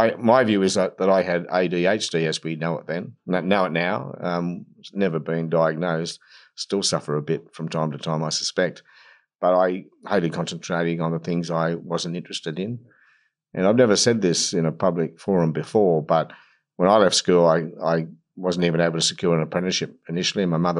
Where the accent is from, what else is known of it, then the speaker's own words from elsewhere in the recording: Cessnock, New South Wales, Australia; Obviously, it's changed a bit now, but Cessnock's still in those days my hometown. I mean, we're all creatures of where we come from, and Cessnock's very much been a working class town for a long time. It's changing now, I grew up around working class people